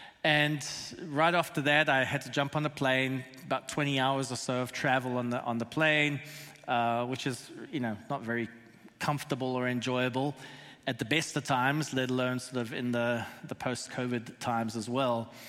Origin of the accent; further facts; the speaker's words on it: South Africa; being South African, we do like our tea